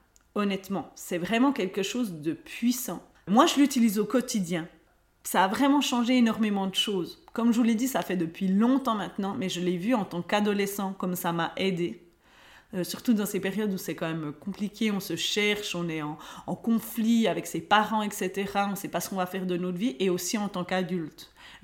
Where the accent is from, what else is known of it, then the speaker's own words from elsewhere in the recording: Switzerland; et moi, ma situation en tant qu'Européenne et en plus en tant que Suisse.